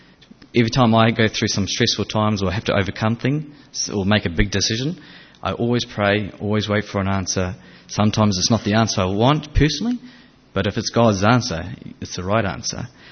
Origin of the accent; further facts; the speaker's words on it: New Zealand; first language Japanese; English is a second language; didn't really want to be back in NZ. It's not really where I wanted to be. My first language is Japanese. I wanted to speak Japanese